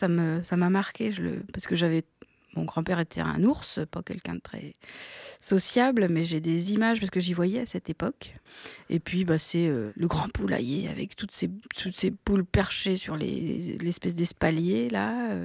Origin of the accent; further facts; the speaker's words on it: Normandy, France; Je suis née dans la Manche, dans le sud de la Manche.